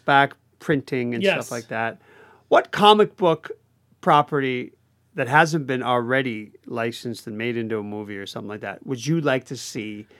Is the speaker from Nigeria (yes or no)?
no; Canada; Whereas Canuck, as a Canadian, I really want to see that done